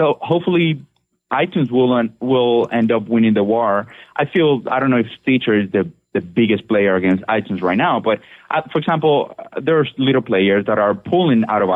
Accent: Dominican Republic; now in Washington, D.C., United States; Well, I'm actually in Washington, D.C., but I am from the Dominican Republic.

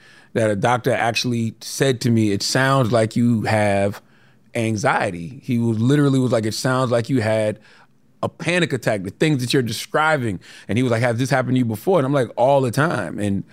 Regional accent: Moncks Corner, South Carolina, United States; Growing up in Monk's Corner gave me that I tend to tap into whenever, like, things get really hectic.

